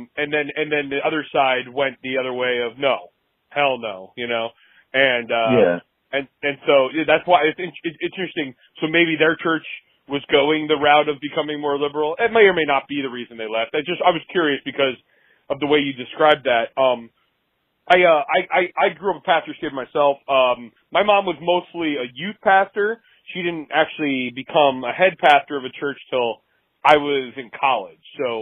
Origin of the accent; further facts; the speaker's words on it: New Jersey, United States; I grew up in Jersey, so I'll probably come back to the Jersey thing in a minute